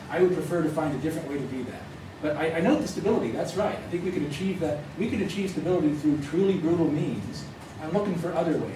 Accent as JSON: {"language": "English", "region": "California", "country": "United States", "said": "I'm from California, and suddenly the marginal fringe California independence movement got much larger, and people were freaked out."}